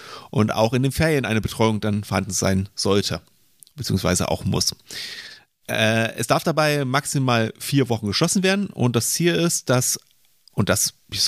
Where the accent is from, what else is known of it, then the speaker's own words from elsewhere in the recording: East Germany, Germany; ich bin im Osten der Republik geboren, aufgewachsen